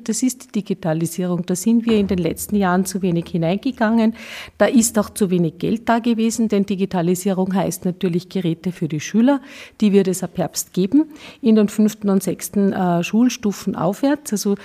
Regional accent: Salzburg, Austria; Ich komme aus dem Pinzgau

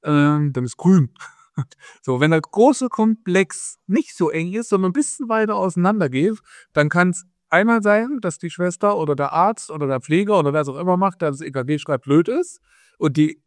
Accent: Ilmenau, Thuringia, Germany; heute aus Ilmenau, meiner alten Heimatstadt.

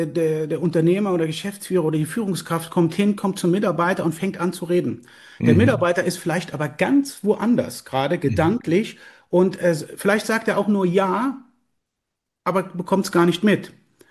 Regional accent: Schalkenmehren, Rhineland-Palatinate, Germany; ich komme hier aus der wunderschönen Vulkaneifel, aus Schalkenmähren, dem zweitschönsten Ort in der Vulkaneifel.

